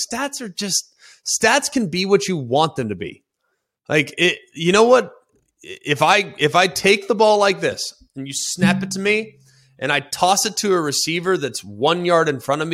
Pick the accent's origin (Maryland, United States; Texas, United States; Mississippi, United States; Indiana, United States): Texas, United States; Dallas; Yeah, I'm from Dallas. That ain't happening.